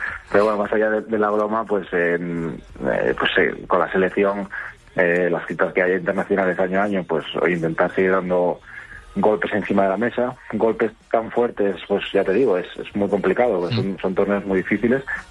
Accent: Galicia, Spain; como yo soy gallego

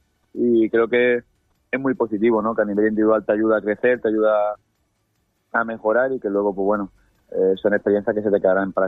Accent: Málaga, Andalusia, Spain; yo soy de Málaga, pero toda la familia de parte de mi padre son guineanos, así que yo desde pequeño, pues bueno, siempre he estado muy arraigado a Guinea Ecuatorial

